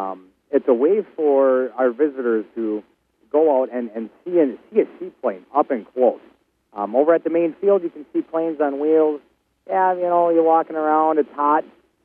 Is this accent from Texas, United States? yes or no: no; Grafton, Wisconsin, United States; I'm down from Grafton, Wisconsin, which is just about 20 miles north of Milwaukee.